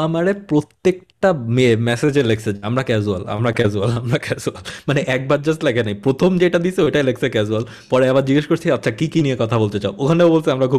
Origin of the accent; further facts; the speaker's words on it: Khulna Division, Bangladesh; born there; আমার জন্ম হয়েছিল নানুবাড়িতে। নানুবাড়ি হচ্ছে ওই শিরোমণির ব্যাটেল ফিল্ড থেকে জাস্ট 10-15 কিলোমিটার দূরে ছিল